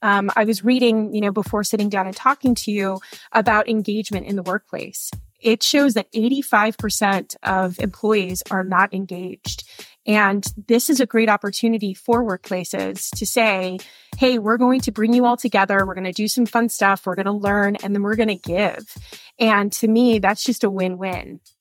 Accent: Las Vegas, Nevada, United States; You know, so Las Vegas, and I, you know, again, I don't mean to speak ill of my hometown, because I love Vegas, you know, battleborn.

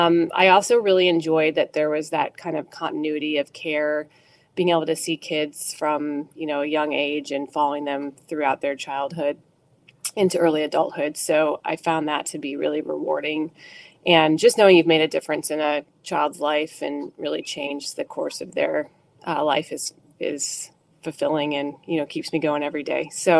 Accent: Rochester, New York, United States; So I'm from Rochester, New York, which is not too far from where Dr. Mullen is now.

